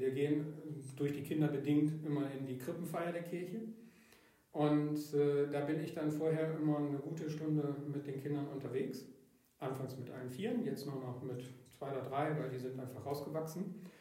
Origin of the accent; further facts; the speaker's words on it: Bremen, Germany; now in Münster, Germany; ich bin in Bremen groß geworden, eigentlich als Katholik eher unüblich, weil das eine sehr evangelisch geprägte Region ist.